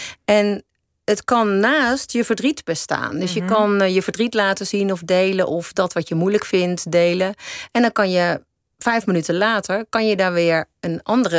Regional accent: North Brabant, Netherlands; Ik kom zelf uit Brabant.

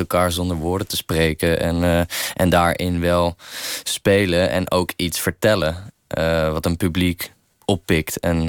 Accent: South Holland, Netherlands; Ik kwam uit de buurt van Rotterdam en ik zat in Rotterdam op een jeugdtheaterschool. En ik was 14

